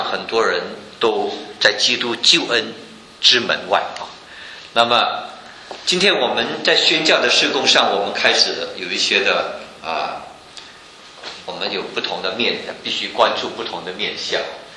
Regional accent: Malaysia; 我在马来西亚成长，我们就知道马来西亚是一个回教化国家

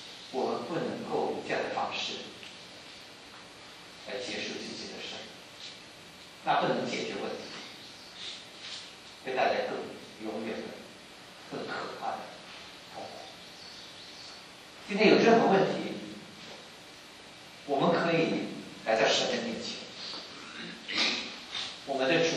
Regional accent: China; 我们中国人叫爱人，他的先生。

